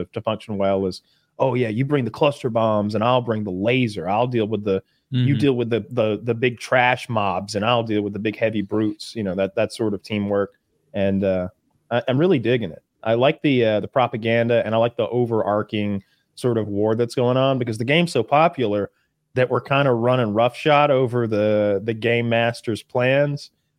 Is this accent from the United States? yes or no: yes; United States; I mean, as an American, you recognize a lot of it.